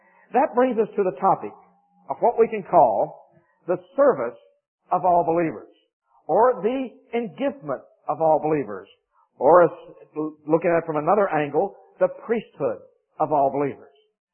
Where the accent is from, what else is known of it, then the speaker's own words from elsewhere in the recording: Rochester, New York, United States; now in Charlotte, United States; I realize I'm in North Carolina. Charlotte, home of the Carolina Panthers. Huh? I come from Rochester, New York, which is near Buffalo, home of the Buffalo Bills.